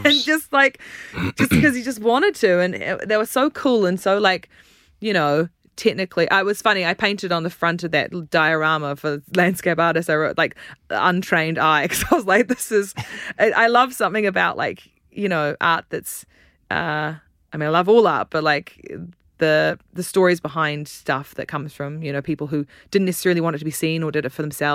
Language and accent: English; Auckland, New Zealand; I grew up in Auckland.